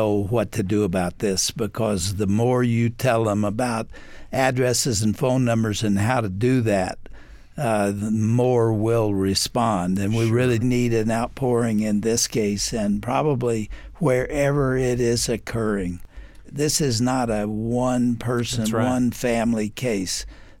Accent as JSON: {"language": "English", "region": "Texas", "country": "United States", "said": "And besides that, I'm a Texan."}